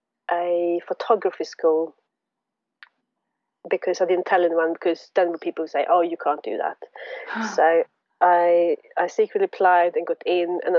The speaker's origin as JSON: {"language": "English", "region": "northern Sweden", "country": "Sweden", "tie": "born or raised there", "said": "I was born in Sweden, in the very north of Sweden, sort of by the Arctic Circle."}